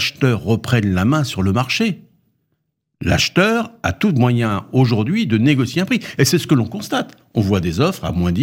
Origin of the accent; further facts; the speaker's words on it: Nantes, Pays de la Loire, France; Moi, je suis de Nantes.